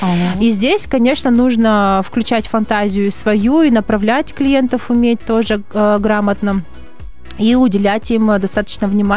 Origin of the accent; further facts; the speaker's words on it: Sevastopol, Ukraine; also born or lived in United Arab Emirates; now in Bishkek, Kyrgyzstan; Я вообще из Севастополя родом, познакомилась со своим мужем в Эмиратах.